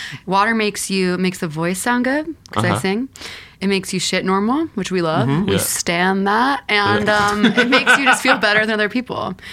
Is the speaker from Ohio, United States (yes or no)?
no; Houston, Texas, United States; You know what? I'm from Texas. I'm from Houston. And I think that's a better food town.